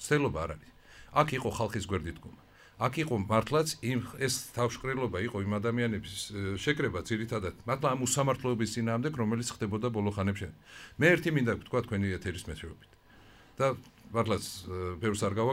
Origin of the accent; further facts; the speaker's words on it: Batumi, Adjara, Georgia; მე როგორც ბათუმელი აჭარელი და ამ ქვეყნის შვილი, ყველა ვიყავით ვალდებული